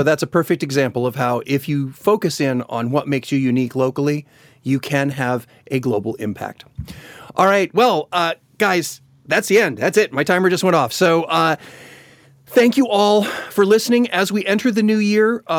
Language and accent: English; Chicago, Illinois, United States; moved away; know that I grew up in Chicago. And a couple years ago, I went back to Chicago